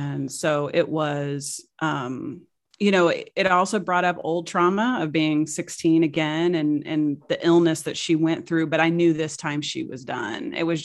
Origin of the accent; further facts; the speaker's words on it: Missouri, United States; moved away as an adult; now in Seattle, United States; I'm from Missouri originally, and I was just tired. I was in my 30s. I was like, I'm done with this. So at my 30th birthday, I moved to Seattle.